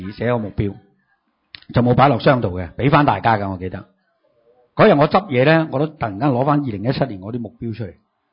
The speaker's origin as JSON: {"language": "Chinese", "country": "China", "said": "即是好像我们中国人的说话，学如逆水行舟，不进则退。"}